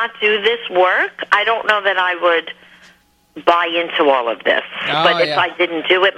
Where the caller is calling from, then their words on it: New York, United States; New York.